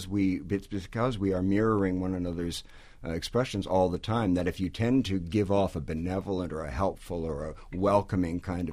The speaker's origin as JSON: {"language": "English", "region": "California", "country": "United States", "said": "Well, I'm from California. I don't even notice them anymore."}